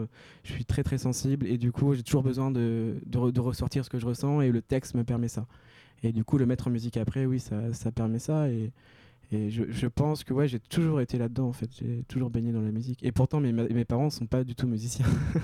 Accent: Caen, Normandy, France; vu que je viens de Caen

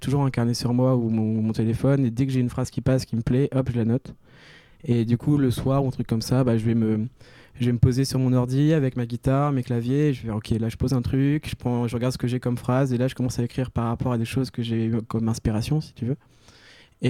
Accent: Caen, Normandy, France; vu que je viens de Caen, je joue dans la grande

